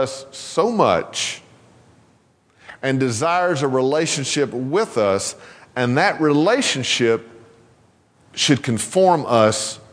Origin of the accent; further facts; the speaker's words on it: East Flat Rock, North Carolina, United States; Although East Flat Rock was not my home church, it was in my hometown.